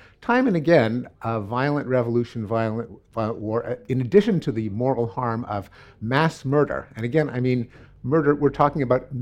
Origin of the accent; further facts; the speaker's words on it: Canada; I'm Canadian.